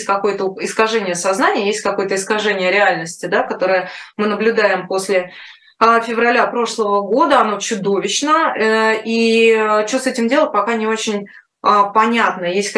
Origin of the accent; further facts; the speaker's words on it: Moscow, Russia; С удовольствием, это мой родной город.